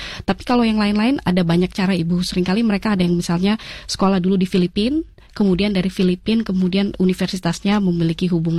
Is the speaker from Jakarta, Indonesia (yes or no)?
no; Bontang, East Kalimantan, Indonesia; dulu waktu saya kecil saya besar di kota Bontang, Kalimantan Timur, di mana saya bisa mengenal dunia itu hanya lewat buku.